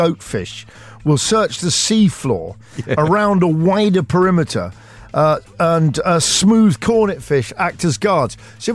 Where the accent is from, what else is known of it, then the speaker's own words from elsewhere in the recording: London, United Kingdom; accent: Cockney; because I'm a Cockney copper.